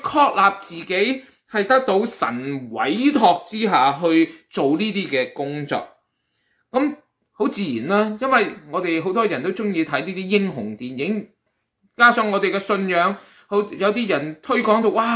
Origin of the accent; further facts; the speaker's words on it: Guangdong, China; 呢種嘅情況就變成咗我哋廣東人所謂嘅妹仔大過主人婆啦。